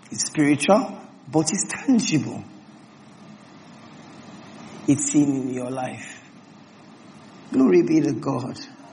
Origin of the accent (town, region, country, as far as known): Port Harcourt, Rivers, Nigeria